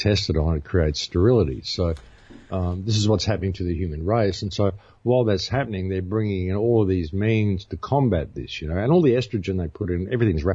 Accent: Australia; I'm an Australian tourist and I don't use credit cards.

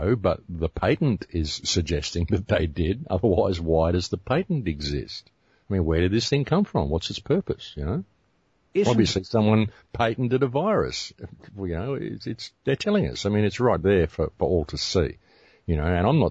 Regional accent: Australia; I mean, I come from Australia, and all of Europe is half the size of Australia.

